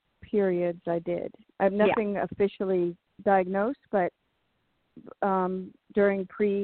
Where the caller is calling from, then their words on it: California, United States; Hello, this is … from California.